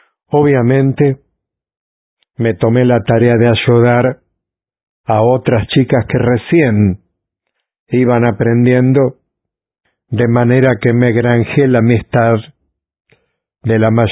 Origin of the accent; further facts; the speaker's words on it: Valledupar, Cesar, Colombia; Vengo de Valledupar.